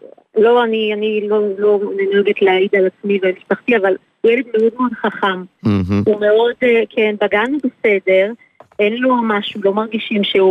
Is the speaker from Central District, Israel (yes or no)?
yes; Rishon LeZion, Central District, Israel; אני מראשון לציון, כן. בת 35